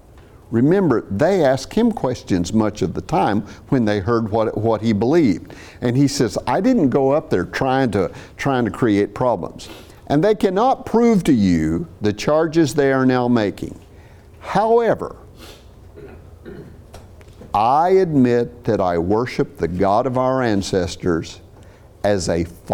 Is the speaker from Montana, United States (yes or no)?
no; Missouri, United States; And growing up in Southwest Missouri, we used to say, you know, you either die and go to heaven or you go to Arkansas.